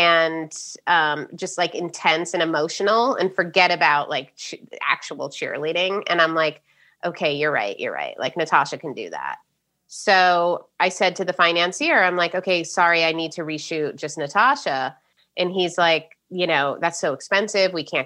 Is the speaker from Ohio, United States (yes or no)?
yes; Ohio, United States; I've always had like a sunny disposition and I am from Ohio